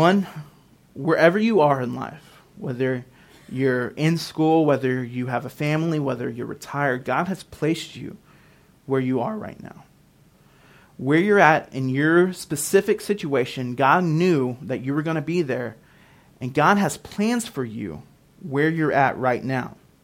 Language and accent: English; Aransas Pass, Texas, United States; also born or lived in Portland, Texas / La Porte, Texas; I'm from Portland, Texas. I was born in Aransas Pass, Texas. That's South Texas by Corpus Christi. And I spent my childhood there.